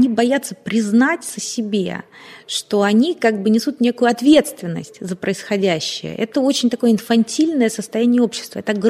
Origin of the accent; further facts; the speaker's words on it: Russia; я гражданка России, родилась в России, выросла в России, говорю по-русски.